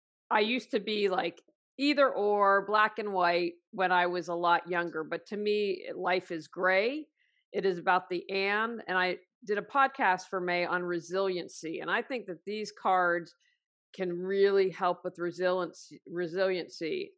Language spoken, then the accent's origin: English; West Virginia, United States; So the state in America where I grew up is in West Virginia